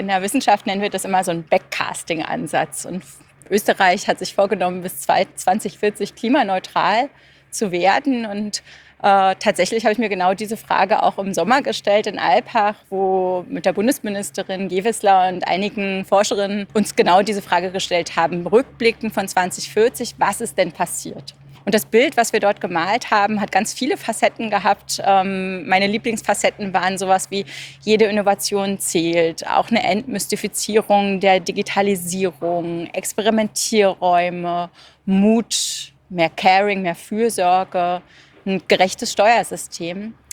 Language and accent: German; Berlin, Germany; now in Vienna, Austria; Als ich nach Wien gekommen bin, man hört es, ich komme ursprünglich aus Berlin